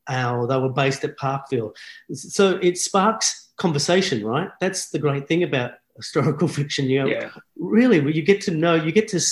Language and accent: English; Australia; an Italian growing up in Australia.